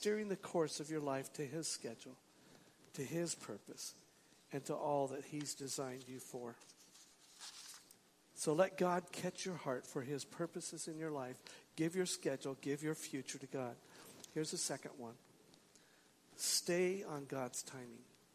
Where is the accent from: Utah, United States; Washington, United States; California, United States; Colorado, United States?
Washington, United States; I'm from Washington State.